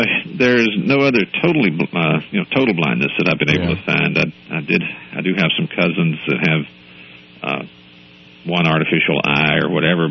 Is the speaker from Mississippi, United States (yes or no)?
yes; Newton, Mississippi, United States; I'm a native of Mississippi. I was born in Newton, Mississippi, which was named for Isaac Newton.